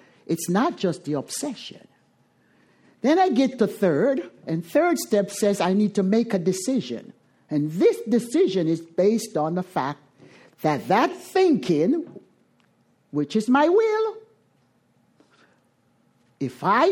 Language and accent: English; Jamaica; I am Jamaican. I speak with my hands and my body.